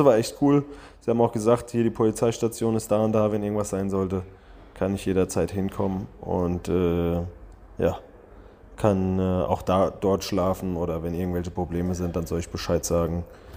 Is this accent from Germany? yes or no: yes; Germany; Ich komme aus Deutschland. Ich bin seit 1,5 Jahren mit dem Fahrrad unterwegs. Ich bin durch 25 Länder gefahren und habe überall gezeltet.